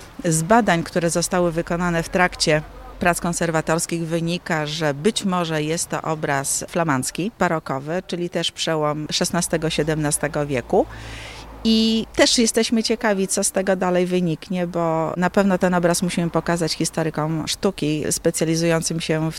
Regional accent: Końskowola, Lublin Voivodeship, Poland; ta Końskowola jakoś tak nie wyobrażam sobie życia bez interesowania się tym, skąd pochodzę, na jakiej ziemi żyję

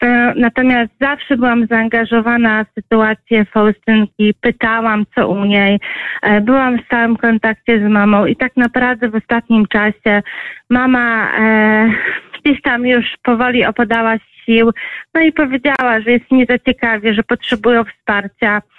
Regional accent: Lublin, Lublin Voivodeship, Poland; Ja miałam ten komfort, że jestem z Lublina

